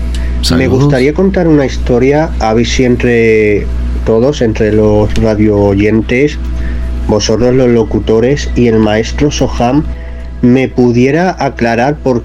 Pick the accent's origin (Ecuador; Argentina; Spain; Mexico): Spain; yo soy de España.